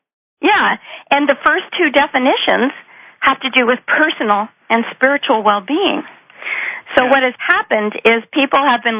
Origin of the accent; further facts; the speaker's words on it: New Jersey, United States; I grew up in New Jersey in the 50s.